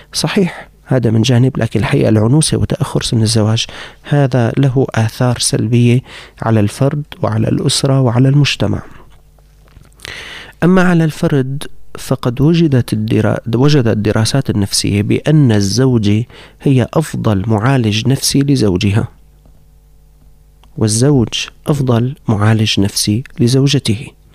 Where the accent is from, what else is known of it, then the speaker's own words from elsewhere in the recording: Syria; وذكرت لكم بأن مسحا صحيا أجري عندنا في سوريا في عام 2009